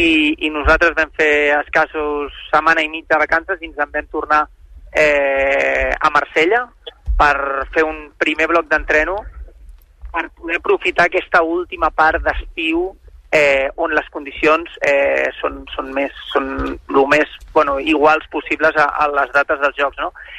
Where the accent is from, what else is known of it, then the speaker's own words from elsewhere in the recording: Barcelona, Catalonia, Spain; segur que com a espectadors i com a barcelonins, doncs la disfrutarem a tope